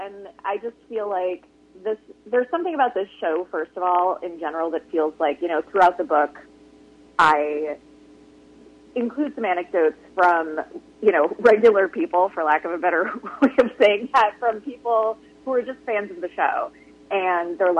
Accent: Midwest, United States; I grew up in the Midwest, I was engaged to my college sweetheart

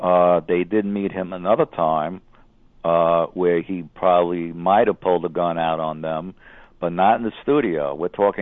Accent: Brooklyn, New York, United States; I'm from Brooklyn. I've seen that so many times when I'm growing up in Brooklyn with some guys I knew and still know.

